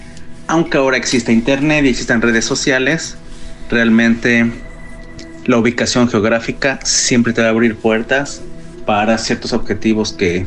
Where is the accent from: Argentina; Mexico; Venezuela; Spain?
Mexico; now in Portugal; Soy obviamente mexicano y tengo 2 años y medio, un poco más de 2 años y medio aquí en Portugal